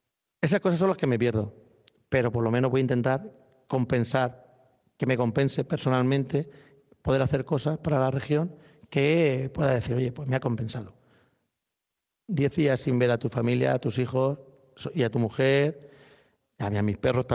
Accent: Region of Murcia, Spain; Eso supone perder el contacto con mis amigos, el contacto con mi pueblo, el contacto con Murcia.

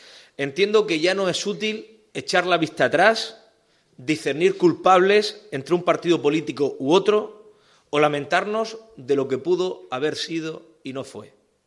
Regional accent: Region of Murcia, Spain; la mía como presidente y como un murciano más

